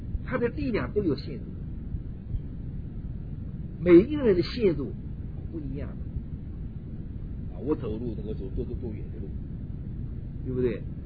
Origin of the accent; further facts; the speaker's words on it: China; 那我们中国人比武打死人不要赔命的